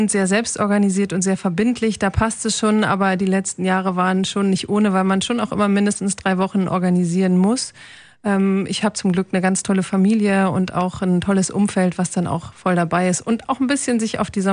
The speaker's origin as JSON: {"language": "German", "town": "Papenburg", "region": "Lower Saxony", "country": "Germany", "tie": "born there", "said": "In Papenburg im Emsland."}